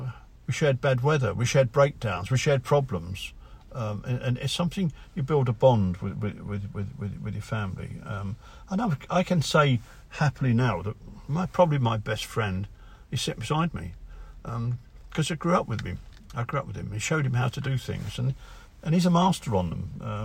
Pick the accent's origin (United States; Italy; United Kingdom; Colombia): United Kingdom; Scotland; I was brought up on the Holy Loch in Scotland, my sandbank, and attached to Robertson's Yard there was a 16-foot clinker-built launch